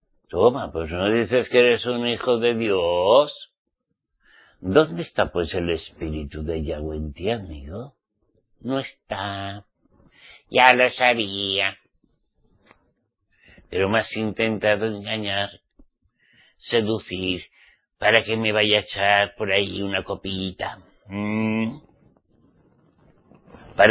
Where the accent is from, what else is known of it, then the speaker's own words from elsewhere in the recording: Spain; en mi país, en España